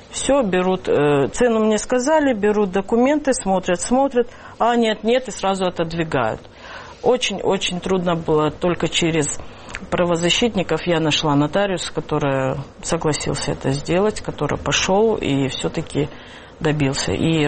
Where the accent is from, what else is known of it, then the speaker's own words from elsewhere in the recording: Russia; Я говорю, я россиянка, но у меня нету, говорю, флага даже